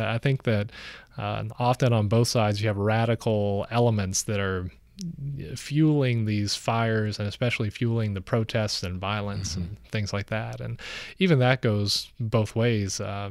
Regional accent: Georgia, United States; I'm from Georgia. It's very green in Georgia compared to Israel.

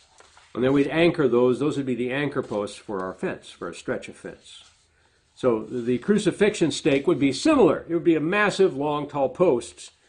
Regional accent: South Dakota, United States; Growing up in South Dakota, we built a lot of barbed wire fence

